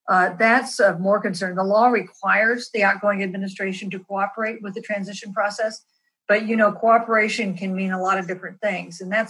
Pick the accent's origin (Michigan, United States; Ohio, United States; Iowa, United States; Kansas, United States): Kansas, United States; As you know, I'm from Kansas.